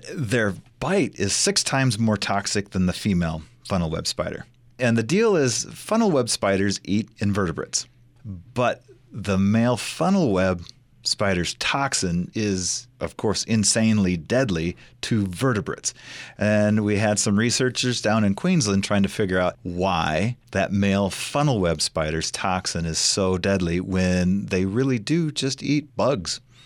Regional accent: Iowa, United States; because I am from Iowa.

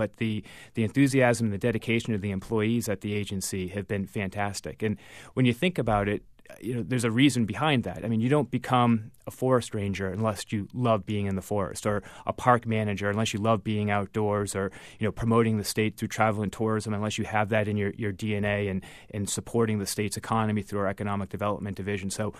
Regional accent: New Hampshire, United States; I'm from New Hampshire. I've lived here essentially my entire life

